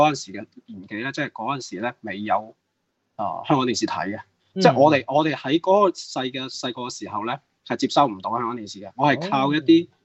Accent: Guangzhou, Guangdong, China; 因為其實我是一個廣州人，係咪？

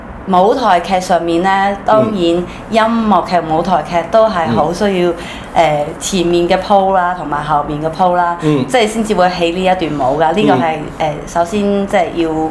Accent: Taiwan; 其實就好彩嘅，我喺台灣就出生啦，長大啦，咁好細細個已經。

